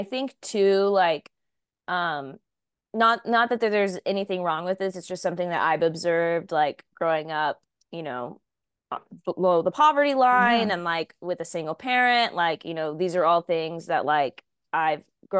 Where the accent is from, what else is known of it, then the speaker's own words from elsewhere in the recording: Texas, United States; because I grew up in Southeast Texas and we kind of had like a similar upbringing.